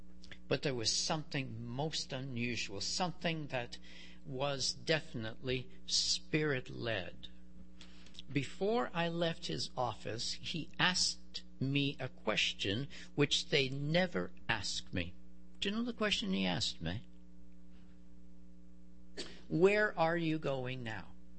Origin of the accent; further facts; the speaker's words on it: Canada; I'm from Canada.